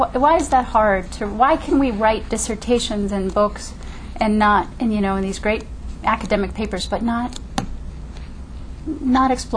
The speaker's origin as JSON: {"language": "English", "region": "Ohio", "country": "United States", "also_born_or_lived": "Wisconsin", "said": "Now, I am a tomboy from Ohio and Wisconsin. I have lots of brothers and uncles"}